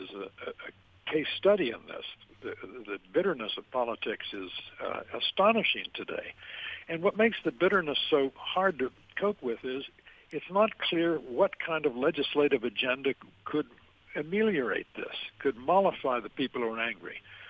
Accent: Milwaukee, Wisconsin, United States; I'm from Milwaukee, and I ought to know it's draft brewed Blatt's beer wherever you go

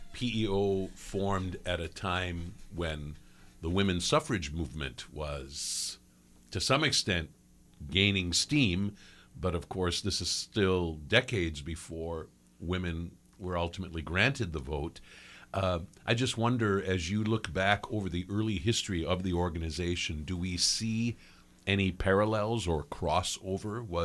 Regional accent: Iowa, United States; And I want to add parenthetically that I grew up in Iowa

